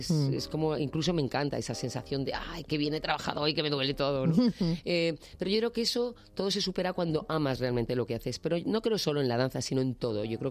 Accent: Granada, Andalusia, Spain; a Granada voy mucho. Es mi ciudad natal, es una ciudad donde tengo una gran parte de mi familia

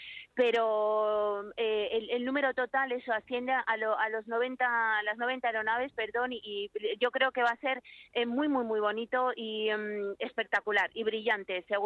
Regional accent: Zaragoza, Aragon, Spain; por partida doble y además porque soy de Zaragoza.

